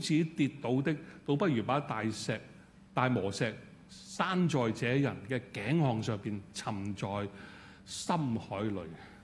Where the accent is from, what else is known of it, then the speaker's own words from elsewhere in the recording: Hong Kong; 我相信我們香港人對這句說話不會陌生